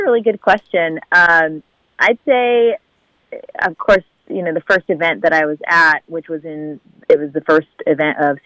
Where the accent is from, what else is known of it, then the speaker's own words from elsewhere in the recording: California, United States; Orange County, California.